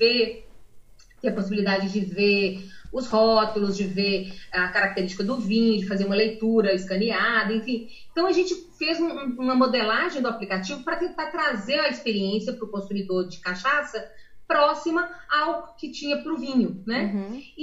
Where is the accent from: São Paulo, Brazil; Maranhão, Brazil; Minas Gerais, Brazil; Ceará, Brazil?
Minas Gerais, Brazil; Eu sou mineira, né? Mineira, morei durante muitos anos no interior, apesar de ter nascido na capital, e depois voltei para estudar. E nessas minhas passagens pelo interior, né, que foi intenso, né, uma infância no interior